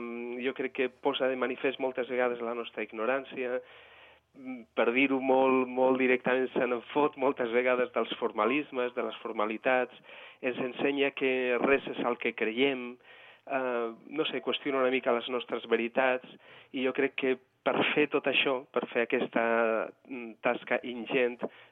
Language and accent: Catalan; Renedo, Cantabria, Spain; now in Barcelona, Spain; soc del nord d'Espanya, d'un petit poble de la província, ara regió autònoma de Cantàbria, es diu Renedo, el poble, un poble petit, i el que passa és que fa molts anys que visc aquí a Catalunya, a Barcelona